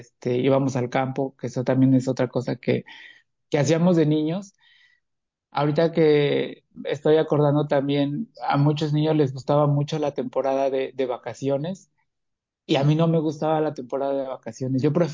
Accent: Santa Ana Xalmimilulco, Puebla, Mexico; Yo soy de un pueblo que está muy cerca de la ciudad de Puebla. Se llama Santa Ana Xalmimilulco. Es una comunidad que, aunque es un pueblo, al estar cerca de la ciudad, pues tienes esa facilidad de llegar a la ciudad de Puebla

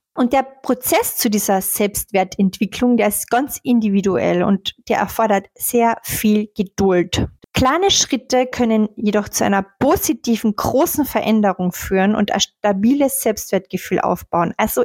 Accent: Austria; Selbst für mich, aber ich bin ja Österreicherin, ich spreche ja kein richtiges Deutsch.

